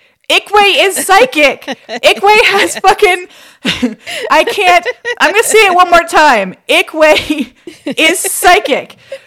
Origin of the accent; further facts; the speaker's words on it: Canada; But like as a Canadian, it's like, bing, it's like a thing.